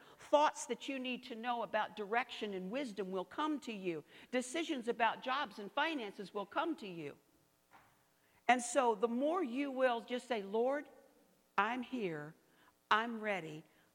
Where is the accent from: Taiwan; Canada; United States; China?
United States; Washington, District of Columbia; born there; I was born in D.C., I was born on North Capitol Street in D.C., in a hospital.